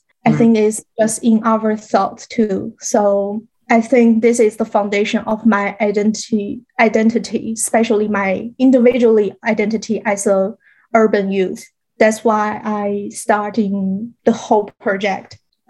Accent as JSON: {"language": "English", "town": "Harbin", "region": "Heilongjiang", "country": "China", "tie": "born or raised there", "said": "I grew up in China, but my hometown is called Harbin, and Harbin is a mixed culture city."}